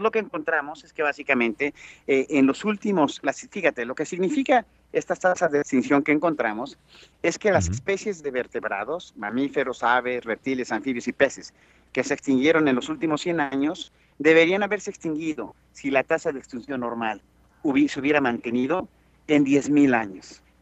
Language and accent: Spanish; Mexico; En México, de donde yo soy mexicano, soy de la Universidad Nacional Autónoma de México